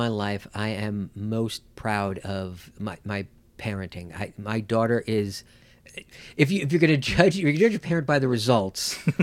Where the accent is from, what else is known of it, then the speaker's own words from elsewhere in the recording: New York, United States; I grew up in New York.